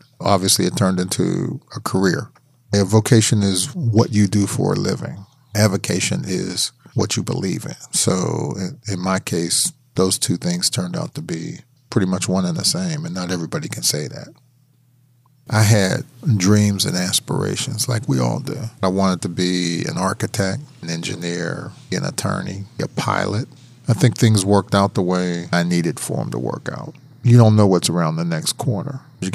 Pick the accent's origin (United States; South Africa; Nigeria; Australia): United States; Pennsylvania; I grew up in four different neighborhoods, and I claim all of them. So I grew up in Manchester, which is on the north side, and then moved to the Hill District.